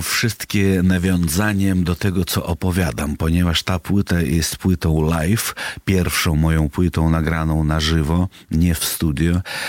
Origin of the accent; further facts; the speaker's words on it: Siberia, Russia; Ja urodziłem się na Syberii, wychowałem się tam, matka moja Rosjanka, ojciec pół Polak, pół Rosjanin